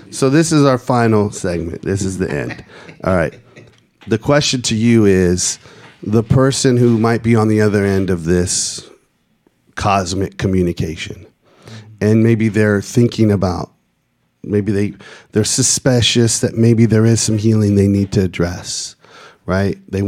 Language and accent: English; West Coast, United States; I grew up on the West Coast. I spent a lot of time in the desert.